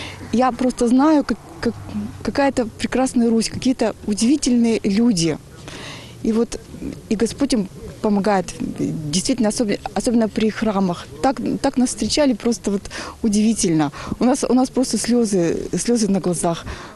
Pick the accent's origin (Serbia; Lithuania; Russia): Russia; Yekaterinburg, Sverdlovsk Oblast; я из Екатеринбурга, хожу во Владимирский храм, еще хожу в Буньговский храм там, под Невьянском.